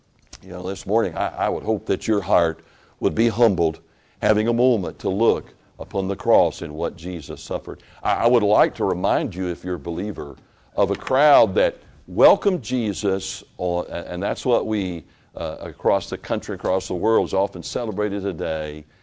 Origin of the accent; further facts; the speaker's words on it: Tennessee, United States; I'm from Tennessee and she never lets me forget a lot of that.